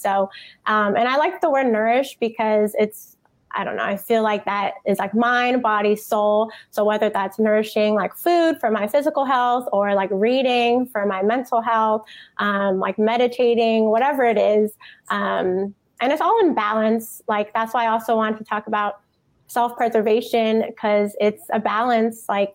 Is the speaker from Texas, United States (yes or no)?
no; California, United States; Like, I'm originally from California. Like, I don't like the cold.